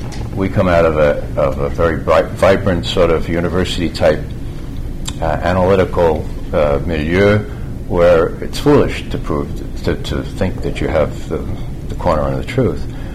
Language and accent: English; Bronx, New York, United States; I'm a returned New Yorker. I grew up in the Bronx, but I spent a lot of time, I worked during summers out on Long Island